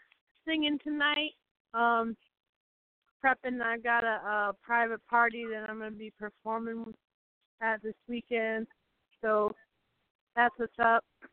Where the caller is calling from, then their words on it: Massachusetts, United States; I'm calling from Western Massachusetts.